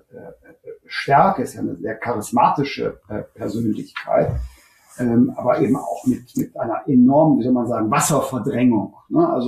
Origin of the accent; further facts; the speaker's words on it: Rhineland, Germany; ich komme aus dem Rheinland, ich habe zwar viel Familie in Ostdeutschland